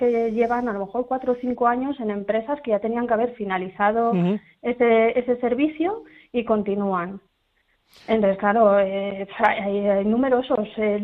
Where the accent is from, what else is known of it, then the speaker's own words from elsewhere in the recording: Ávila, Castile and León, Spain; now in Castellón, Spain; Yo soy de Ávila, llevo ya muchos años en Castellón, pero soy de Ávila capital.